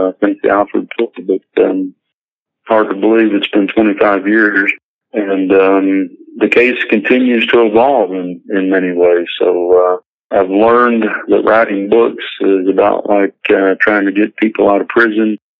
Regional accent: Perryville, United States; And a circuit judge who was from Perryville, my hometown, was on the bench that day

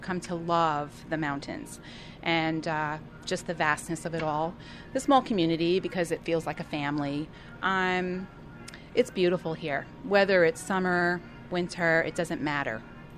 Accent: New York, United States; moved away as an adult; now in Hudson's Hope, Canada; Originally, we're from New York. And we were on an adventure. We originally came here to BC to become outfitters.

